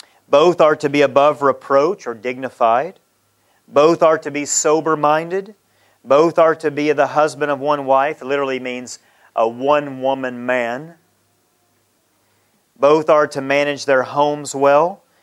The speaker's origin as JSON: {"language": "English", "country": "United States", "tie": "born or raised there", "said": "The church I grew up in America had no women deacons."}